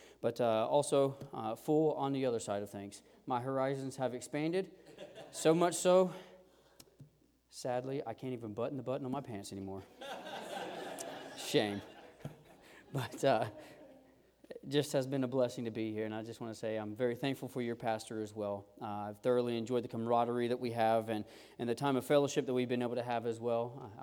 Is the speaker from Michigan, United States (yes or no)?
no; South Carolina, United States; If not, I'm from South Carolina, please forgive me.